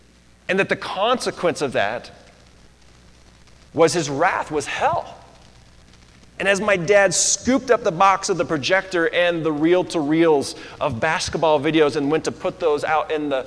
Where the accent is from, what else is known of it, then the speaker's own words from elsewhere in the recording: Nampa, Idaho, United States; born there; I was born here in Nampa. We had a small house over by NNU.